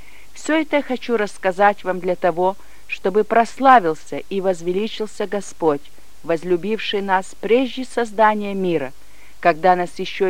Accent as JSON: {"language": "Russian", "region": "Donetsk Oblast", "country": "Ukraine", "tie": "born or raised there", "said": "Я родилась в России, в Донбассе, в тени дымящихся терриконов угольных шахт. Мой отец был горный инженер, и мы жили вблизи шахты, на которой он работал, окруженные семьями шахтеров. Мои родители были верующие."}